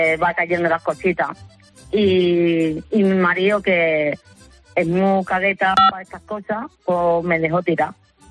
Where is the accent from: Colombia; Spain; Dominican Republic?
Spain; Marbella, Andalusia; now in Seville, Spain; Pues yo soy de Marbella, aunque llevo mucho tiempo residiendo aquí en Sevilla.